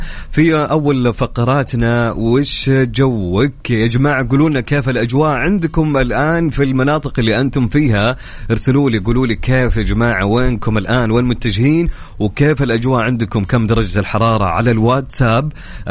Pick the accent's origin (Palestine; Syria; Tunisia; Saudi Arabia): Saudi Arabia; Riyadh, Riyadh Province; وطبعا عندنا في الرياض الآن شادية 23 درجة مئوية في العاصمة الحبيبة.